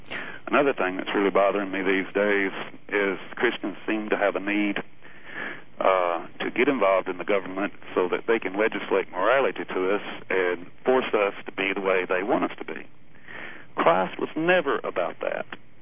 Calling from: Alabama, United States; from Alabama.

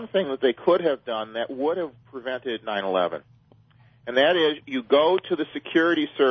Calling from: Elgin, Illinois, United States; from Elgin, Illinois.

